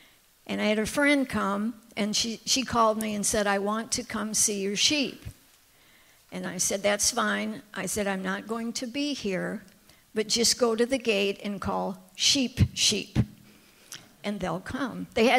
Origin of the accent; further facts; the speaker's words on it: Michigan, United States; moved away; I grew up in Michigan taking care of orphan sheep, and we moved to Tennessee about 45 years ago